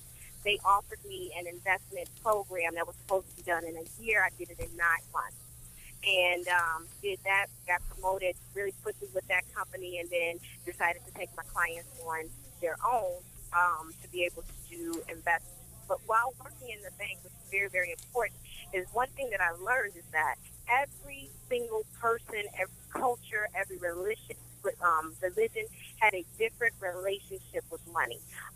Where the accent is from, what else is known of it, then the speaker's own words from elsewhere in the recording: Muskegon Heights, Michigan, United States; also born or lived in Chicago; Just like Chauncey said, I grew up in Muskegon Heights. Later moved to Chicago where I studied fashion design and eventually opened up my own makeup studio and spa